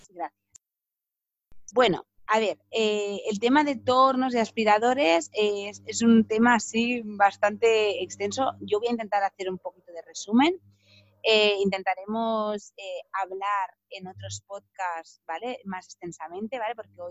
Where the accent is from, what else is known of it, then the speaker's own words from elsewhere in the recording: Sabadell, Catalonia, Spain; yo soy de Sabadell, ¿no? O sea, trabajamos en Sabadell